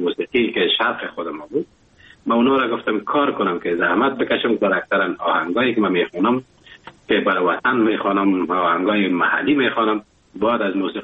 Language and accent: Persian; Afghanistan; now in Germany; من از افغانستان بر آمدم به کشور آلمان آمدم،